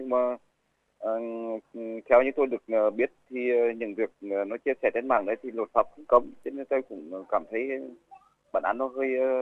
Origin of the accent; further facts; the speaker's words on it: Northern Vietnam, Vietnam; chỉ có cờ vàng là chưa thấy xuất hiện ở miền Bắc quê tôi